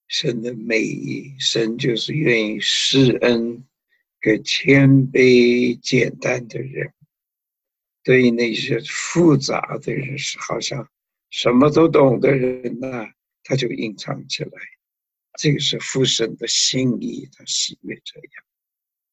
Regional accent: China; 我们中国人对于宝贝的观念就是你要什么就有什么。

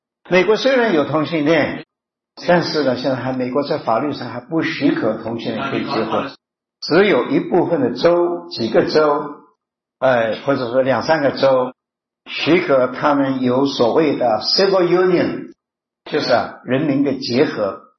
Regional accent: China; 以前呢，我不懂啊，我们中国人说男大当娶，女大当嫁。

